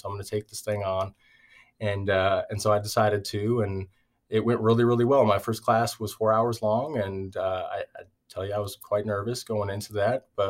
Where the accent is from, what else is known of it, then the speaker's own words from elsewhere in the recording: Everett, Washington, United States; So I grew up in Everett, Washington, and you that are listening might know, Everett, Washington is home of one of the biggest Boeing plants